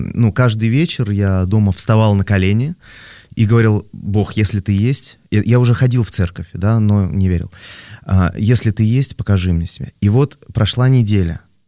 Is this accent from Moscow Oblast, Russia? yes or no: yes; Korolyov, Moscow Oblast, Russia; я родился в Подмосковье, город Калининград тогда был, сейчас Королев. Всю жизнь там, вот сколько мне сейчас, 40...